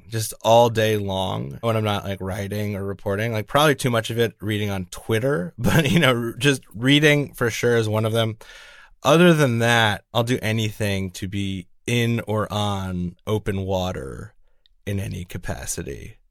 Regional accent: United States; And Hull's this place where being an American is unusual

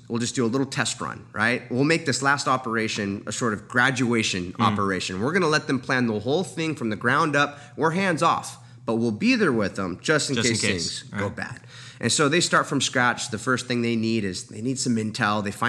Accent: Huntington Beach, California, United States; Born in California, yep. I was born technically in Long Beach and grew up in Huntington Beach.

